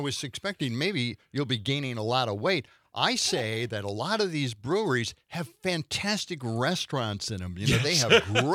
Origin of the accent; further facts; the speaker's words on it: Milwaukee, Wisconsin, United States; Milwaukee has fantastic breweries. I grew up in Milwaukee.